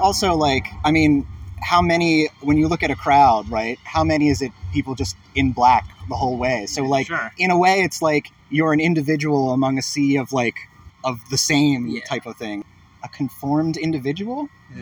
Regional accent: Pennsylvania, United States; there was a festival in my hometown in Pennsylvania

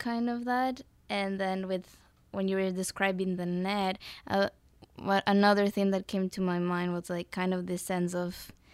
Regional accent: Ecuador; I come from Ecuador where we have both those very specific regions, like the mountains and the beach.

